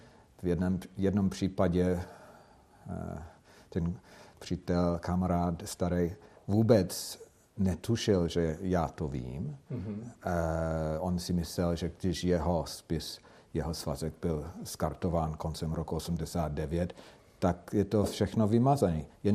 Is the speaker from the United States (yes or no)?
yes; United States; Czech is a second language; Jako Američan, který umí česky a není i hned patrný, že je cizinec.